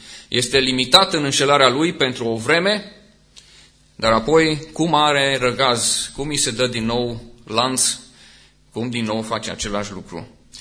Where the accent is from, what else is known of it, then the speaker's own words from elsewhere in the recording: Romania; Uneori, ca român, mai punem vulpea